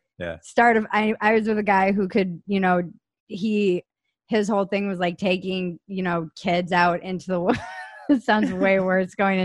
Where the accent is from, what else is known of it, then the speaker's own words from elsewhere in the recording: Midwest, United States; Look, I grew up in the Midwest.